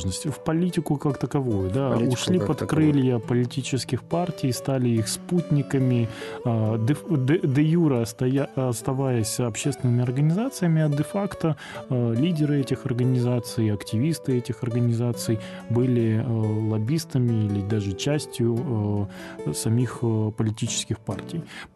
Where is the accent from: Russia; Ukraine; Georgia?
Ukraine; Sevastopol; я сам родился и вырос в Севастополе